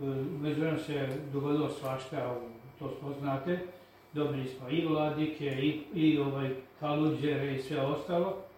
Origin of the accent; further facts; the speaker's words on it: Kovilj, Vojvodina, Serbia; Ja sam poreklom iz Kovilja. 50 godina umetničkog rada imam, 75 godina života.